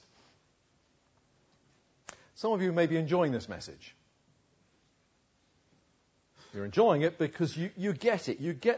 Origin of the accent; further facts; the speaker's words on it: Uxbridge, London, United Kingdom; When I was a boy growing up in Uxbridge, I didn't grow up in a Christian home. There weren't Christians around me.